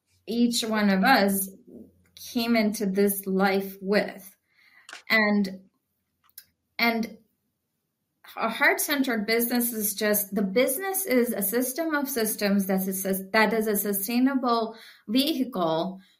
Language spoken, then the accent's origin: English; India; even though I grew up in India and I've heard of this concept of soul and all